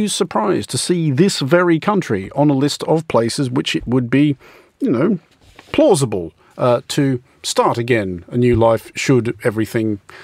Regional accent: Australia; And as an Australian

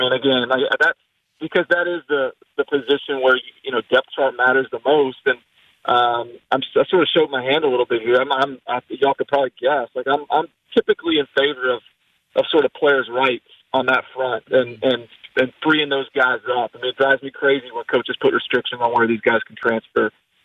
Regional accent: Nashville, Tennessee, United States; Well, I grew up in Nashville, and the only SEC team here is Vanderbilt.

